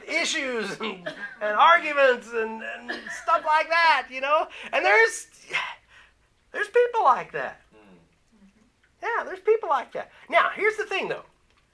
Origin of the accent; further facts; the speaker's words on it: Kansas, United States; I grew up in Kansas. I knew the world was flat because that is what I saw everywhere.